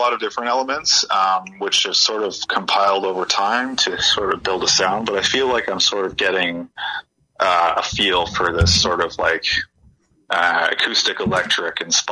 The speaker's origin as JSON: {"language": "English", "region": "Ontario", "country": "Canada", "tie": "born or raised there", "said": "I grew up in Northern Ontario, and that's pretty much all you get on the radio up there."}